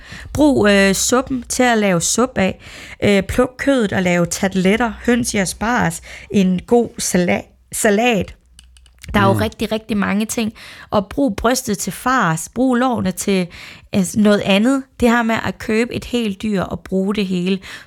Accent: West Jutland, Denmark; born there; jeg er født i Vestjylland, så man holder måske lidt mere på traditionerne, end man gør i storbyerne

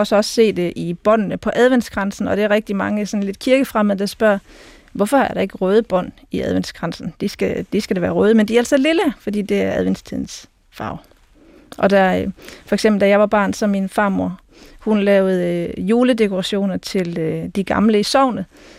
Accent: Region of Southern Denmark, Denmark; der, hvor jeg kommer fra i Sønderjylland, der var der også traditionen i min barndom

